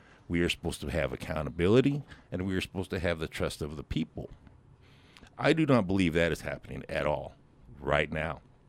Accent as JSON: {"language": "English", "town": "Lawrence", "region": "Kansas", "country": "United States", "tie": "born or raised there", "said": "So basically, I'm a full-blooded Kiowa. As my life, I grew up in Lawrence, and then I was moved here."}